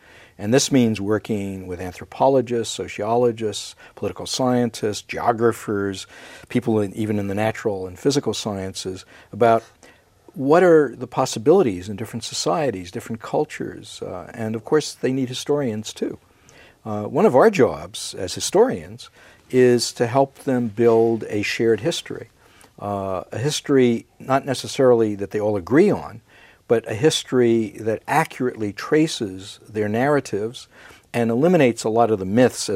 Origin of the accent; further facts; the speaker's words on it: United States; now in Canada; I originally came from the United States to Canada. I've learned all that stuff. So now I'm a Canadian nationalist, but I'm not an extreme nationalist.